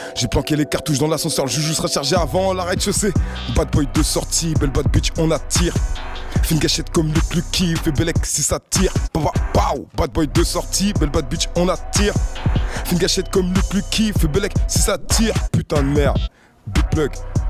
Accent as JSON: {"language": "French", "town": "Bagnolet", "region": "Île-de-France", "country": "France", "said": "Bagnolet."}